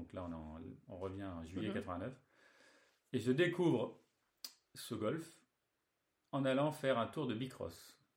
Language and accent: French; Lyon, Auvergne-Rhône-Alpes, France; Foot depuis l'âge de 5 ans dans la région de Lyon, parce que moi je suis né à Lyon.